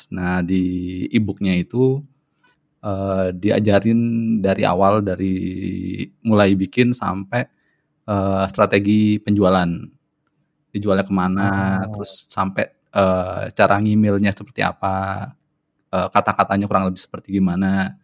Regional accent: Denpasar, Bali, Indonesia; now in Yogyakarta, Indonesia; Bukan, bukan. Aku lahir besar di Denpasar, Bali.

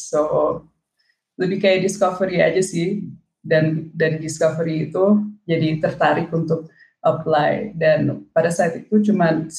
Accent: South Tangerang, Banten, Indonesia; moved away as an adult; Tangerang Selatan, dari BSD.

